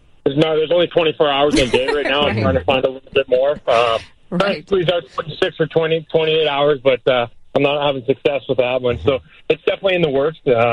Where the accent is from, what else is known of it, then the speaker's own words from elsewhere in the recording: Canada; So, yeah, you know, I'm just a Canadian trying to roll ahead up there.